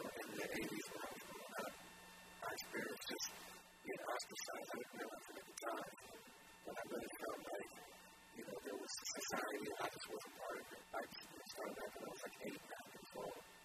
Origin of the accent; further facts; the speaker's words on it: Madison, Wisconsin, United States; born there; also born or lived in Michigan; I was born in Madison, Wisconsin, and I never moved around a lot